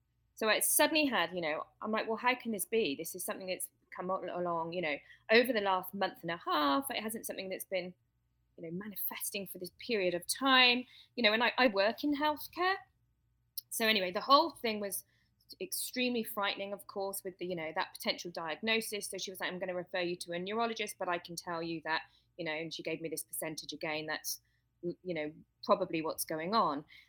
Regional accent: England, United Kingdom; accent: hybrid British; now in United States; Yeah, I think my accent is hybrid now, according to my friends in the UK, but I'm English, but I've been here in the States now for 18 years nearly.

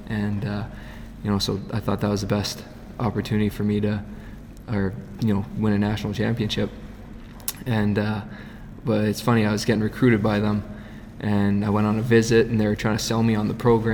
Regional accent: Winnipeg, Manitoba, Canada; for me, growing up in Winnipeg and playing hockey and through the Winnipeg minor hockey system

